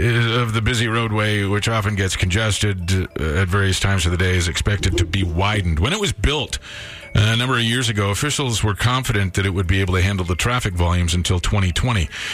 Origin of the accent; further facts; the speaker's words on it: Creston, British Columbia, Canada; Trudeau and the possible sexual harassment or groping at the Kokanee Music Festival in Creston, B.C., my hometown.